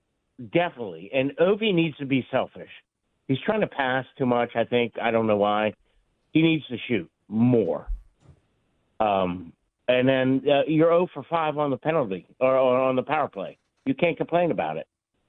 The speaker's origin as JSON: {"language": "English", "town": "Calvert County", "region": "Maryland", "country": "United States", "tie": "born or raised there", "said": "I grew up in Calvert County, Maryland, and I drove 81 to Radford on breaks"}